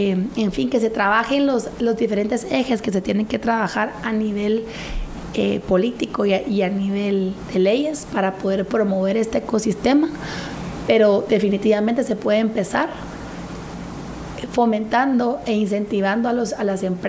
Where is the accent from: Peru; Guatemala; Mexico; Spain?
Guatemala; como guatemalteca Y segundo, que todo como exalumna de la Marroquín